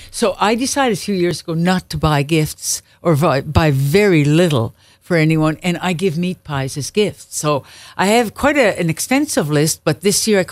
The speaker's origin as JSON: {"language": "English", "town": "Tignish", "region": "Prince Edward Island", "country": "Canada", "tie": "born or raised there", "said": "connected with my community. That's where I was brought up. And I always get rejuvenated when I'm in my hometown."}